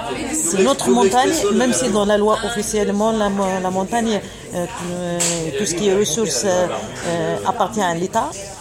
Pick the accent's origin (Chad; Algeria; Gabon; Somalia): Algeria; Kabylie; Je viens de la Kabylie, de l'Afrique du Nord.